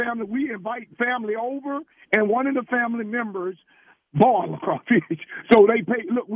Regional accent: Louisiana, United States; Hey, I'm born and raised in Louisiana. I've been there all my life, my family, my wife, my children.

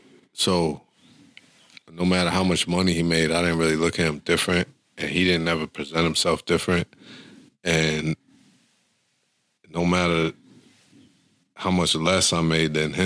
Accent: Syracuse, New York, United States; Growing up in Syracuse, like, Inori was a legend.

